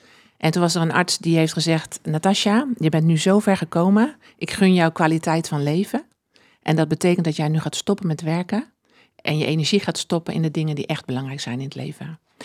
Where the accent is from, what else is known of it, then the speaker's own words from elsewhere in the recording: Bunschoten-Spakenburg, Utrecht, Netherlands; born there; now in Baarn, Netherlands; En ik ben geboren in Bunschoten-Spakenburg, maar mijn ouders niet. Dus ik ben ook niet een echte Spakenburger.